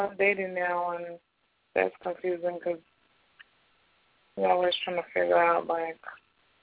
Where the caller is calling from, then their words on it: Washington, District of Columbia, United States; I'm calling from Washington, D.C.